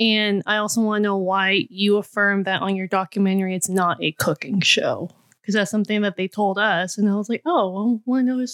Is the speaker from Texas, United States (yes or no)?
yes; Houston, Texas, United States; Especially because I'm from Houston, Texas. And so I think that'd be really rad as a Latinx person.